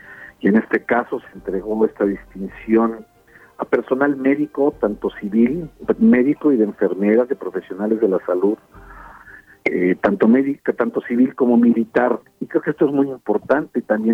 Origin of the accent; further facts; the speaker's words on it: Mexico; también hay que congratularnos como mexicanos de que ya tenemos mujeres que están piloteando aviones